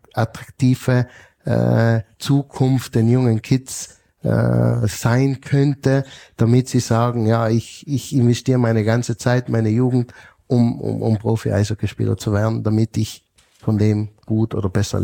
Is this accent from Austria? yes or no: no; Klobenstein, South Tyrol, Italy; hätte man auch bei uns in Ritten oben, in Klobenstein, hätte man ein cooles Projekt dem IOC vorgestellt